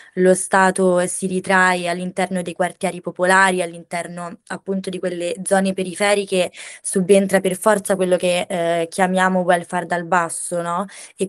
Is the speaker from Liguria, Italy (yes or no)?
no; Rome, Lazio, Italy; durante un incontro a Roma, la mia città natale